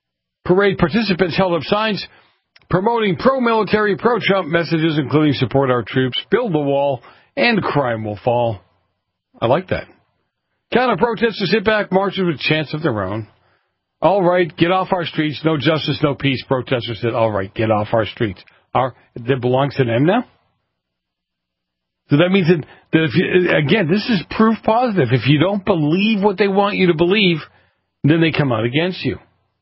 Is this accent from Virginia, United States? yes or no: no; Boston, Massachusetts, United States; You know, growing up in Boston, I can tell you that I can't tell you about other police departments as much